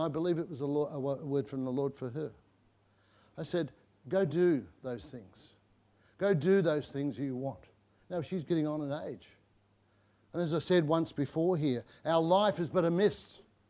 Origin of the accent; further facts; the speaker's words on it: Broadmeadows, Victoria, Australia; But I was brought up in Broadmeadows.